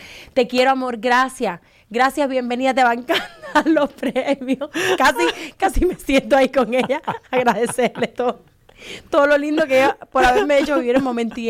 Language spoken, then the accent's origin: Spanish; Cuba; accent: neutral; Solamente sabían que yo era cubana los del crew de cámara.